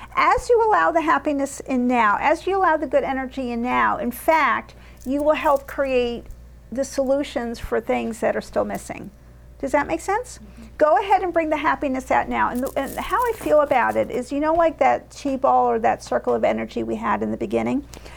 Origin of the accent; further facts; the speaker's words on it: New York City, New York, United States; like I grew up in New York City, so it's like it's always about the bridges.